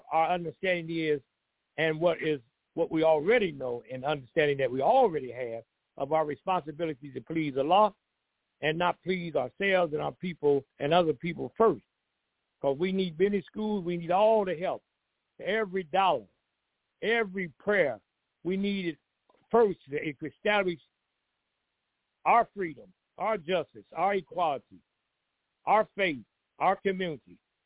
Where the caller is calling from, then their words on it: Columbus, Georgia, United States; I'm from the Ummah, Prophet Muhammad, by the way, Columbus, Georgia.